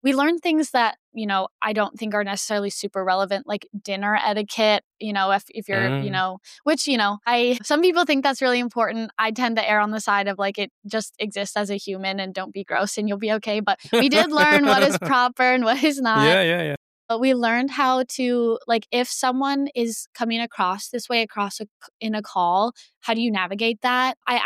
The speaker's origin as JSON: {"language": "English", "region": "Pennsylvania", "country": "United States", "tie": "born or raised there", "said": "Yeah, I feel like I grew up in Pennsylvania, which rural Pennsylvania."}